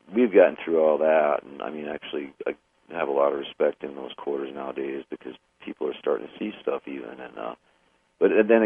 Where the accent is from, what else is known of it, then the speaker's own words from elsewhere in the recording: South Dakota, United States; I grew up in South Dakota where they're just poisoning the aquifer.